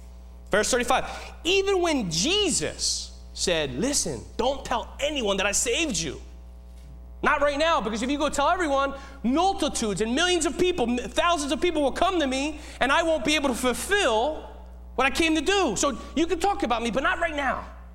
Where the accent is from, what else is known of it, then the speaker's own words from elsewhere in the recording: United States; I know you. I'm one of you. I'm an American.